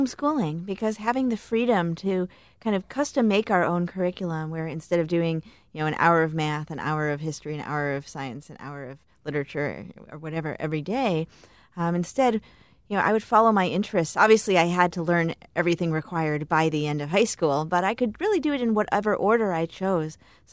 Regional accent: Chicago, Illinois, United States; It's pretty fascinating how things have changed growing up in Chicago.

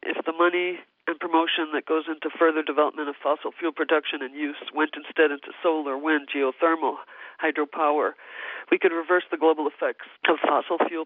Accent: Poughkeepsie, New York, United States; I'm from Poughkeepsie.

